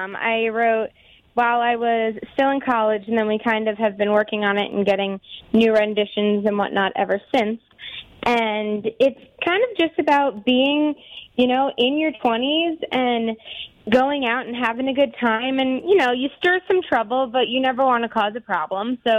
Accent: South Salem, New York, United States; Yep, I grew up in South Salem.

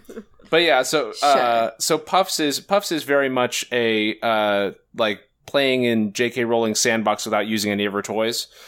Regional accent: California, United States; Oh, where am I from? I'm from California.

